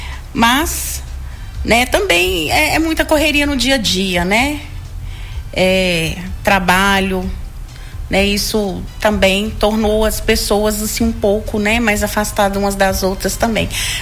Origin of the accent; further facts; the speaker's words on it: Caetanópolis, Minas Gerais, Brazil; A minha infância, né, ela foi em Caetanópolis, eu sou nascida lá, eu nasci em Caetanópolis